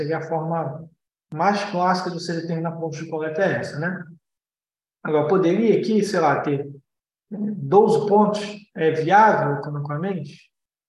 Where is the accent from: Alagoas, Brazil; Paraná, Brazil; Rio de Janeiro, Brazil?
Rio de Janeiro, Brazil; eu sou aqui do Rio, Lagoa Rodrigo de Freitas.